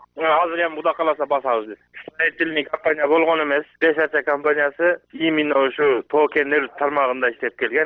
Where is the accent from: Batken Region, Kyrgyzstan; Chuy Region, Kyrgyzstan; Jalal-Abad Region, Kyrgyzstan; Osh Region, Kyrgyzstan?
Osh Region, Kyrgyzstan; Osh; Мен кыргызмын, ошо Кыргызстандын эле жаранымын, менден башка эч ким жок. Мен Оштон болом.